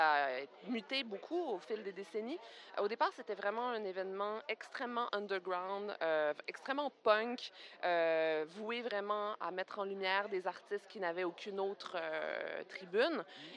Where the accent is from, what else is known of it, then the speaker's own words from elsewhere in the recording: France; accent: Québécois; now in Montreal, Canada; j'ai un accent qui est un peu français pour les Québécois, un peu québécois pour les Français.